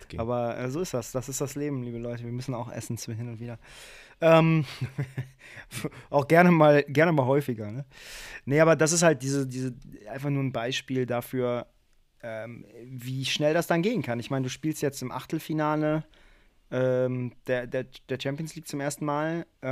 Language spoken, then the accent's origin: German; Cologne, North Rhine-Westphalia, Germany; als Kölner freue ich mich natürlich, wenn der Nachbarclub oder der Rivalenclub nicht die Meisterschaft holt